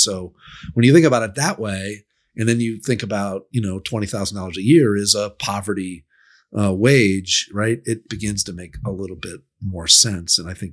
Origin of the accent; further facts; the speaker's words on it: Rochester, New York, United States; You know, I grew up in Rochester, New York, in Rust Belt town. That's relatively affordable place to live.